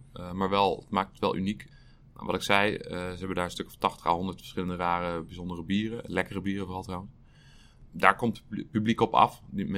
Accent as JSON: {"language": "Dutch", "region": "Utrecht", "country": "Netherlands", "tie": "born or raised there", "said": "Ik ben geboren en getogen in Utrecht. Ik heb nooit een reden gevonden om hier een keer weg te moeten gaan, nog steeds niet."}